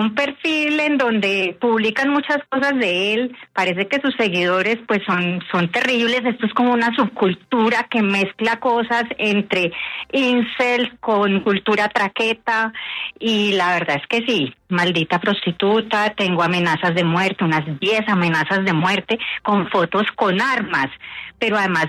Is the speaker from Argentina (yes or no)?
no; Pereira, Risaralda, Colombia; Yo soy pereirana.